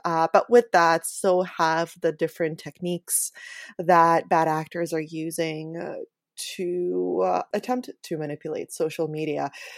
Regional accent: Ukraine; something that we saw in my home country of Ukraine

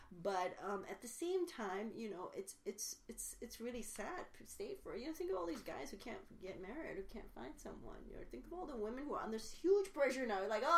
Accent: Malaysia; So I grew up in Malaysia. My father was the 16th son. My grandfather had 18 sons.

